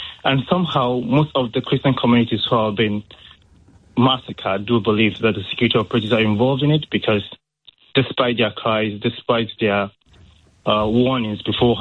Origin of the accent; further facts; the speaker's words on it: Northern Nigeria, Nigeria; now in United Kingdom; I myself just recently moved to the UK in 2022, and I am from the Christian minority in Nigeria, from the northern part.